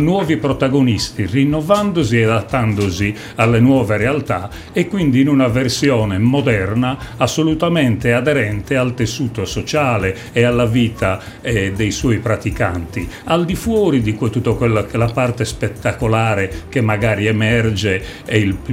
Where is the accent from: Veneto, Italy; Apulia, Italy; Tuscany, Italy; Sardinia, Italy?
Sardinia, Italy; Torpè; il mio paesino, che è Torpè, che ha 2000 abitanti, conta oggi oltre 100 cantori